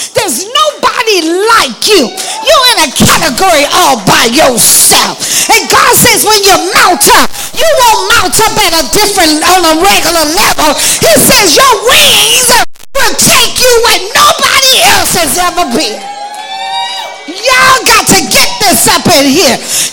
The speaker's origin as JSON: {"language": "English", "country": "Nigeria", "said": "So if you're Nigerian, I'm Nigerian, so we're comfortable."}